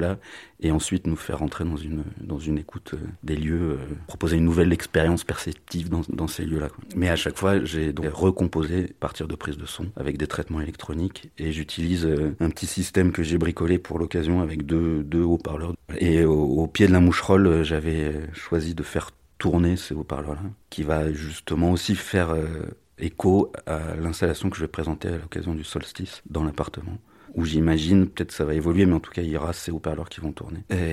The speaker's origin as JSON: {"language": "French", "town": "Autrans", "region": "Auvergne-Rhône-Alpes", "country": "France", "tie": "born or raised there", "said": "comme c'est un territoire auquel je suis attaché puisque j'ai grandi à Autran, enfin je suis natif d'ici."}